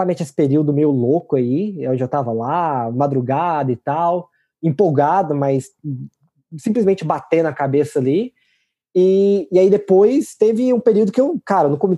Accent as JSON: {"language": "Portuguese", "region": "Goiás", "country": "Brazil", "tie": "born or raised there", "moved": "yes", "said": "sou brasileiro, eu cresci em Goiás, esse conceito de divertir na neve, divertir no frio, ele não dá certo comigo, não."}